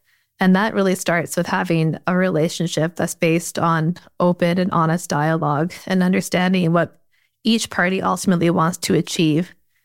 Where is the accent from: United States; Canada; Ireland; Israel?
Canada; now in United Kingdom; But one thing I find very different as a Canadian here